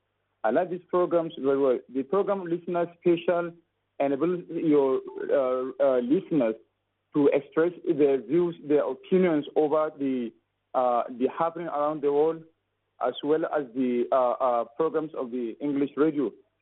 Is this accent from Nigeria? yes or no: yes; Bauchi, Nigeria